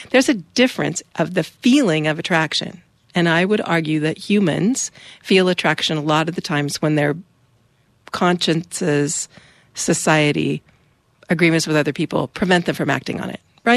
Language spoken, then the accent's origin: English; Arcata, California, United States; I'm from Arcata, and I wouldn't mess with me if I were you.